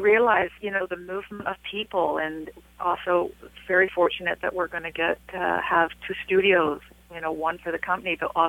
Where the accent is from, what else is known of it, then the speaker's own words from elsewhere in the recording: Canada; For me, I'm still Canadian.